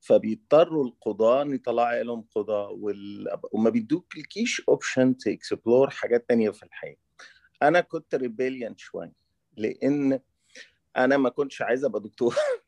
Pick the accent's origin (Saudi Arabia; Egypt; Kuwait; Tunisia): Egypt; moved away as an adult; انا ما خرجتش من مصر قسرا او في حاجه زي كده، انا خرجت منها لان انا ما حبيتش قيم المجتمع